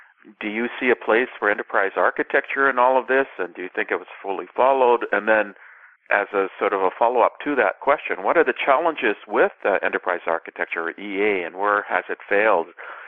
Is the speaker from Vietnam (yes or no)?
no; Canada; I'm Canadian, so I pronounce